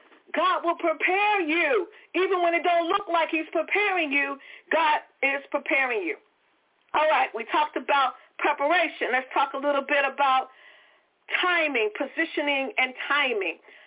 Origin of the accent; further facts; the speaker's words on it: Philadelphia, Pennsylvania, United States; I'm a city girl. She was born in the country. She's from Alabama. I'm from Philly. But we met at the church when I moved to Virginia.